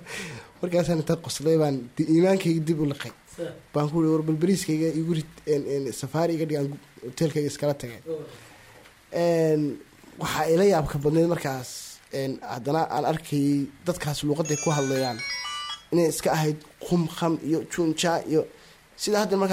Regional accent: Las Anod, Sool, Somalia; waxaan ahay reer Laascanood.

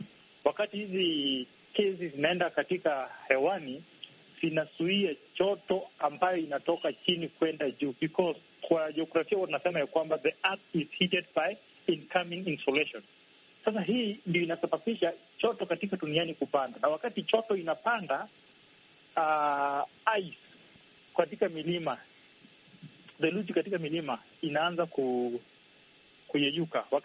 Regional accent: Kenya; now in Angola; Mimi ni Mkenya lakini nafanya kazi nchi ya Angola.

